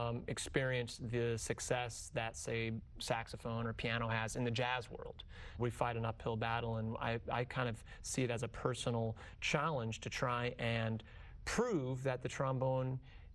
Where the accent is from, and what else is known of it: Spokane, Washington, United States; born or raised there; now in Brooklyn, United States